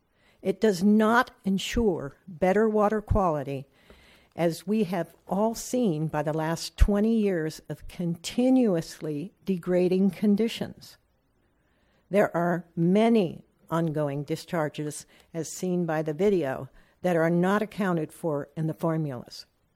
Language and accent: English; Elk River, California, United States; from Elk River, third generation farmer, surveyor